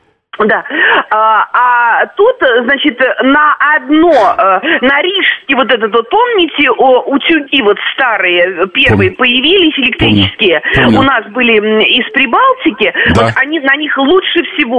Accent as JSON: {"language": "Russian", "region": "Moscow", "country": "Russia", "said": "из Москвы."}